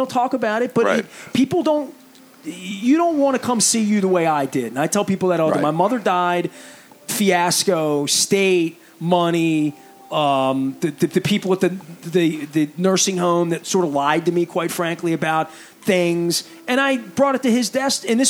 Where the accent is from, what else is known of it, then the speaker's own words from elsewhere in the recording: Dundalk, Maryland, United States; And I'm from Dundalk.